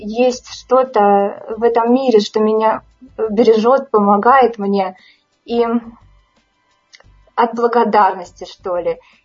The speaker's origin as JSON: {"language": "Russian", "region": "Moscow", "country": "Russia", "said": "я из Москвы."}